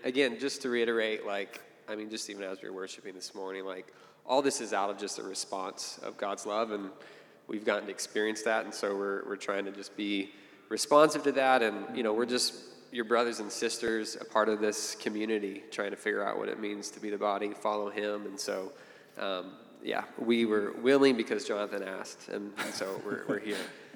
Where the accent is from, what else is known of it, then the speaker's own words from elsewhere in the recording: Oklahoma City, Oklahoma, United States; I grew up in Oklahoma City here, probably third generation Oklahoma Cityan, so just this is where my roots are.